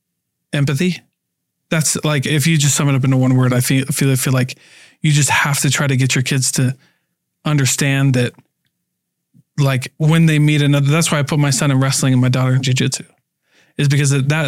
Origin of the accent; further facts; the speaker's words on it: Keokuk, Iowa, United States; I'm from Keokuk, Iowa. Mount Pleasant's in our like district.